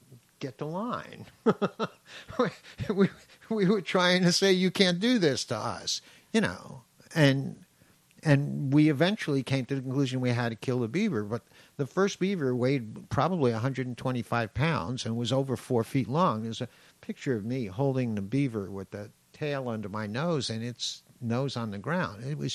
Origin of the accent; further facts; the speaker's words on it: New York, United States; now in Vermont, United States; I'm originally from New York, yes.